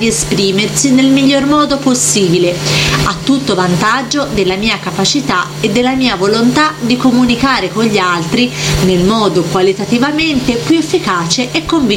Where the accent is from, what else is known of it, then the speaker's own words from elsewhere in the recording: Gubbio, Umbria, Italy; born there; also born or lived in Rome; sono nato a Gubbio, in provincia di Perugia, il 27 marzo 1952.